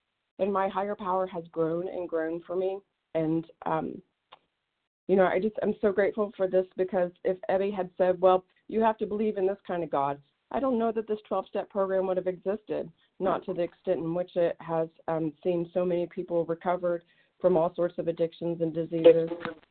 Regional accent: the South, United States; that's exactly what I needed to undo the past of growing up in the Southern Bible Belt.

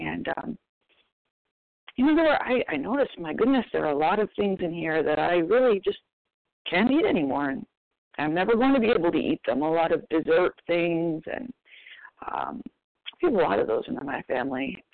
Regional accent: Maine, United States; Hi, this is … I'm from Maine.

